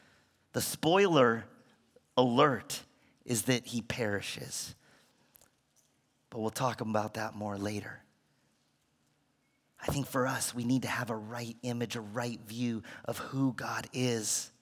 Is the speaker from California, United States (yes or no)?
yes; Bakersfield, California, United States; I grew up in Bakersfield. Grew up in a pretty normal family, and have an amazing family.